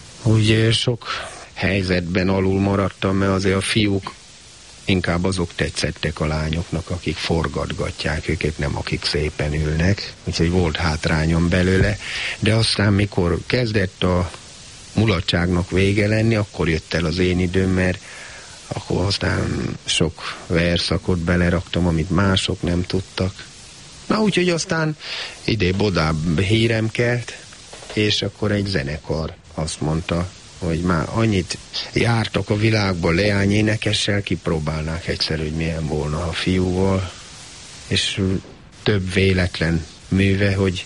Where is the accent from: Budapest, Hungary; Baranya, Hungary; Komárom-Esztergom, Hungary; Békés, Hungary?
Budapest, Hungary; Mert én Pesten nőttem föl, és pontosan tudom, mi a hiány.